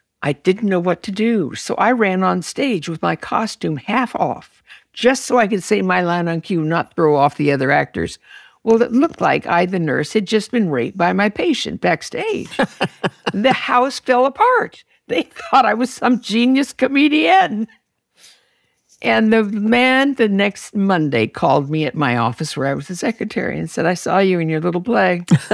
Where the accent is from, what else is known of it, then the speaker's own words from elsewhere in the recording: Los Angeles, California, United States; I was raised in Hancock Park in L.A.